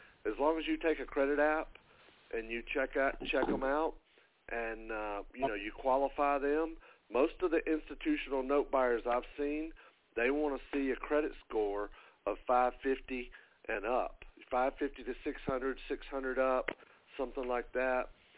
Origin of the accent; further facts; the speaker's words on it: Hildebrand, North Carolina, United States; I'm from Hildebrand, which is like 10 miles from Hickory.